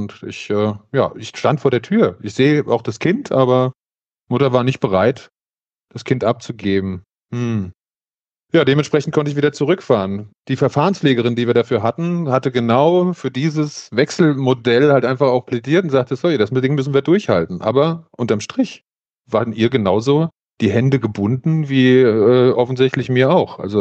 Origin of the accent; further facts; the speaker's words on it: Hesse, Germany; Ich komme hier aus dem Taunus